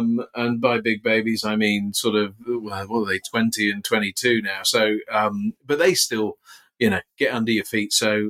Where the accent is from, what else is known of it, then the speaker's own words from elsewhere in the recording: Box, South West England, United Kingdom; I grew up in Box, which is just outside Bath